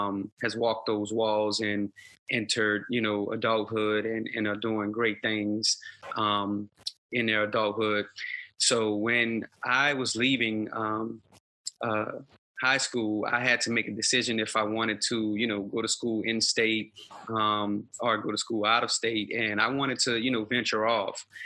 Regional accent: New Orleans, Louisiana, United States; As you briefly stated, I'm a New Orleans native.

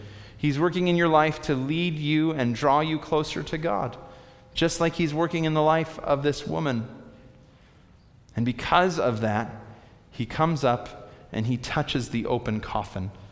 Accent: Illinois, United States; In Illinois, growing up in Illinois, open caskets funerals are very common

